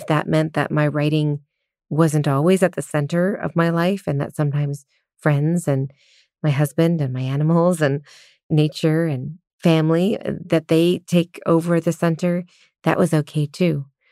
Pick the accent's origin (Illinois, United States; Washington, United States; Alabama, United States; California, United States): California, United States; Glen Ellen; I'm from Sonoma, California. I'm technically from Glen Ellen. Like, I'm in a very rural place.